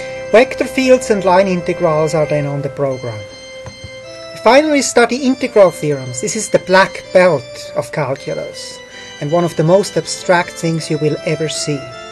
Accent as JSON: {"language": "English", "country": "Switzerland", "tie": "born or raised there", "accent": "Swiss", "second_language": "English", "moved": "yes", "lives_now": "United States", "said": "You might have guessed my Swiss accent. Indeed, I grew up in a beautiful village in Switzerland. Here you see it from above. It is close to the Rhine Falls, quite a touristic place."}